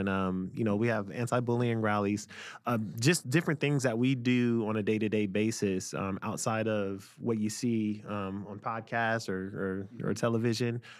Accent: Columbus, Ohio, United States; My hometown, Columbus, Ohio, is always good.

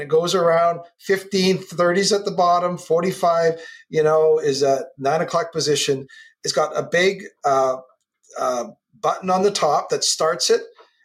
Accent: West Coast, Canada; Well, I'm a Canadian kid on the West Coast

